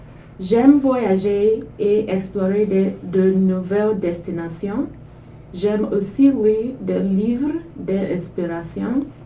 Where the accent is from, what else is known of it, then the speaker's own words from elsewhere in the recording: Nigeria; French is a second language; now in Toronto, Canada; je viens de Nigeria, mais maintenant j'habite à Toronto.